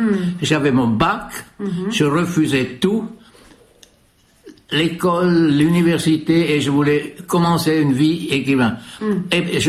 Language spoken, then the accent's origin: French; Bern, Switzerland; je parlais déjà l'italien, que j'avais appris dans la rue. Parce que là où j'ai grandi, à Berne en Suisse, C'était un quartier qui était il y avait une grande population italienne, des ouvriers. Et on a grandi comme enfants avec des enfants italiens.